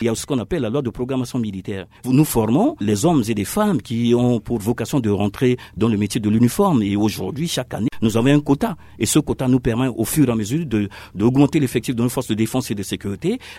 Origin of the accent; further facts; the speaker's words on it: Central African Republic; Nous sommes tous des Centrafricains.